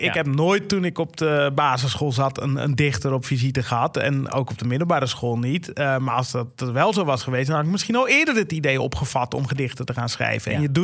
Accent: Sneek, Friesland, Netherlands; Er was een klein antiquariaat in Sneek, waar ik ben opgegroeid.

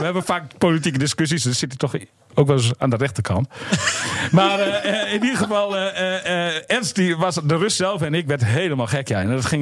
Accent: Emmen, Drenthe, Netherlands; Ik ben geboren en getogen in Emmen.

